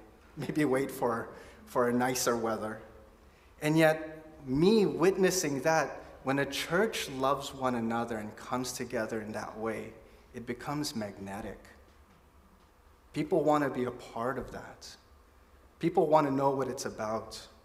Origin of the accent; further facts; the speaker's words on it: Philippines; if you don't know, I'm Filipino, right?